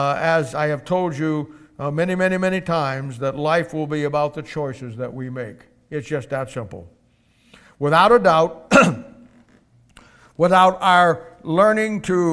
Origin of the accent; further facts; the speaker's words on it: Kansas City, Missouri, United States; I'd say, I'm from Kansas City.